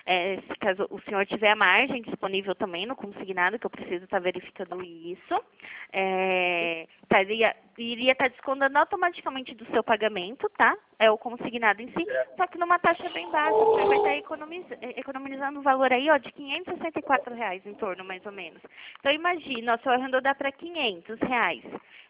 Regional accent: Pirassununga, São Paulo, Brazil; Sim, eu sou de Pirassununga.

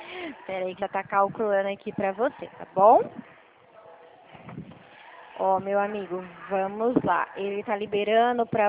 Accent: Dracena, São Paulo, Brazil; Eu sou aqui de Dracena. Tô pertinho aqui de você.

